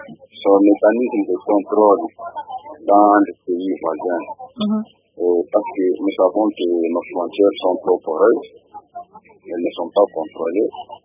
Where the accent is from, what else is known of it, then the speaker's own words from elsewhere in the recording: DR Congo; ils doivent comprendre que nous sommes des Congolais et que nous avons tous des esprits de la vie dans ce pays.